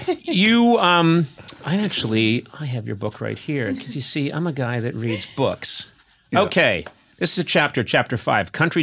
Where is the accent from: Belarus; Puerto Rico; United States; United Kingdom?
United Kingdom; Scotland